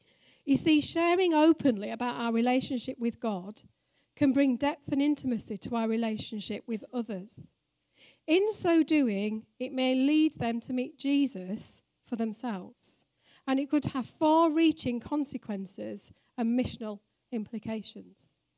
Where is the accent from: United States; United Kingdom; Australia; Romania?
United Kingdom; Sheffield, Yorkshire and the Humber; which is in Sheffield, which, you know, that's where I come from. I'm from Sheffield. I'm from Yorkshire.